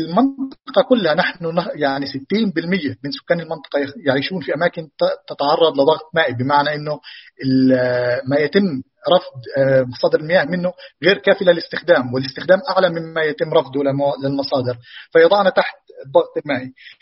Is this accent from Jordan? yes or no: yes; Jordan; في بلدنا عندنا في الأردن، البحر الميت المستوى تبعه تقريبا بنزل كل سنة ما يقارب متر